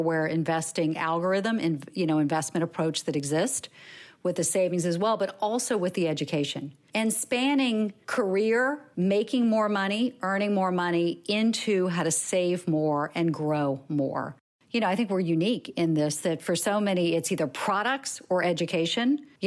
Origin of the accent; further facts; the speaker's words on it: the South, United States; I grew up in the South as well.